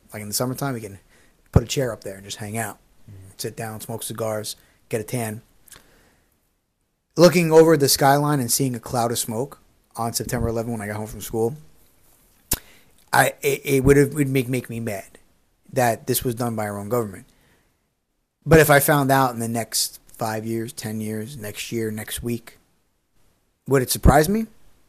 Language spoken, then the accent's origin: English; New York, United States; I'm a New Yorker. That day was very sad, seeing everyone's face, seeing my teachers' faces, the seniors. I was a freshman in high school